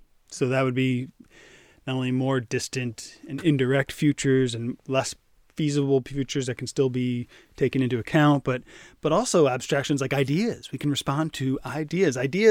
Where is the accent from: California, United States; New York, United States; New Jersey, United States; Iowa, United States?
New Jersey, United States; Middle school, we actually called it junior high where I grew up in New Jersey, and it went from seventh to ninth grades.